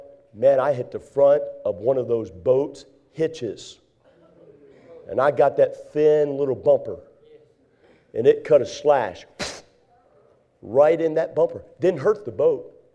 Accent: United States; Now, to be honest with you, I'm an American, and I'm a patriotic American.

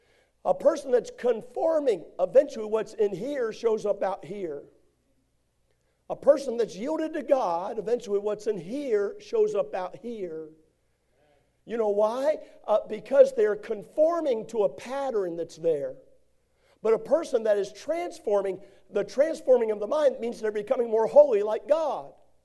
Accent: Maryland, United States; Oh, I grew up in Maryland, and we used to go over to Manchester, and that's the church I attended.

